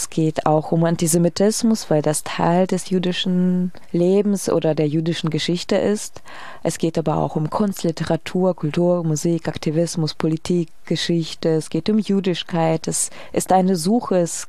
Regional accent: Belarus; now in Germany; irgendwann aus Belarus nach Deutschland zu kommen und jetzt immer noch festzustellen, dass die Frage, woher kommst du, nicht mehr aufhört mir gegenüber.

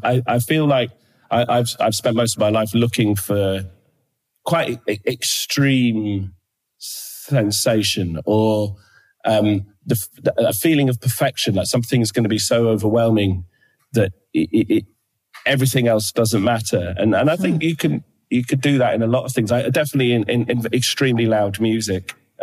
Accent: Halifax, Yorkshire and the Humber, United Kingdom; also born or lived in Bradford; I loved it. I was a very happy kid. We lived in Halifax. I was born in Bradford, don't remember that. But then we lived in Halifax.

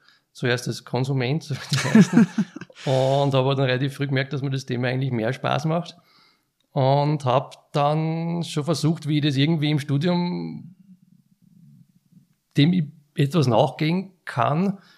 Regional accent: Ybbs an der Donau, Lower Austria, Austria; Ich bin aus Ybbs an der Donau und bin dort seit knapp 10 Jahren als Weinimporteur tätig.

